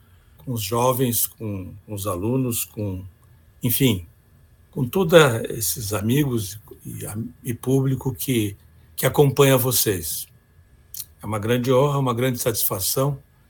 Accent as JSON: {"language": "Portuguese", "town": "Porto Alegre", "region": "Rio Grande do Sul", "country": "Brazil", "tie": "born or raised there", "said": "eu sou filho de um farmacêutico, nascido e criado em Porto Alegre, no bairro Petrópolis"}